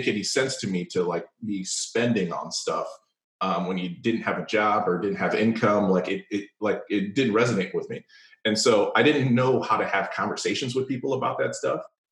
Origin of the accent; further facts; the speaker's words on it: Chicago, Illinois, United States; My parents are both Caribbean immigrants. I grew up in Chicago. I was born in the U.S. I grew up in Chicago in the 80s and 90s.